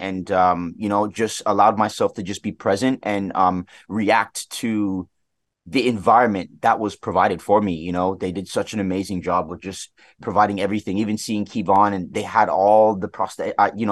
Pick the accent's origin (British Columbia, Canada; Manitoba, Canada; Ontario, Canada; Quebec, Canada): Ontario, Canada; Toronto; Scarborough, which is where I was born and raised here in Toronto.